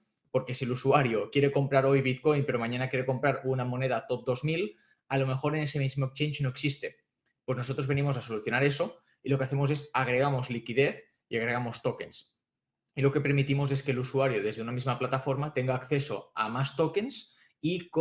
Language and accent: Spanish; Barcelona, Catalonia, Spain; soy de Barcelona. Aunque la gente seguramente me conozca más por